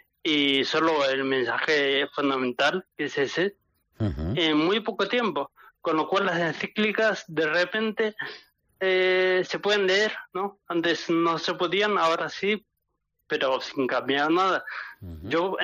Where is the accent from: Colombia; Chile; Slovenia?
Slovenia; accent: Slovenian; Spanish is a second language; Perdona si soy un poco mal porque estoy en Eslovenia ahora mismo y mi acento además es esloveno.